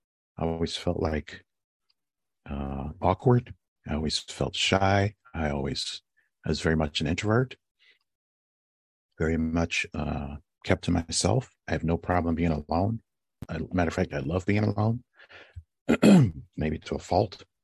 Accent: Cleveland, Ohio, United States; born there; I was born in Cleveland, Ohio. I'm the youngest of three in an adopted family.

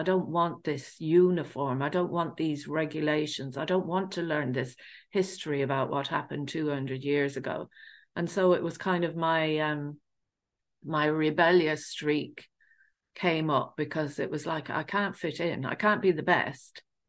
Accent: England, United Kingdom; I grew up in England of Irish family, and I grew up in a council estate

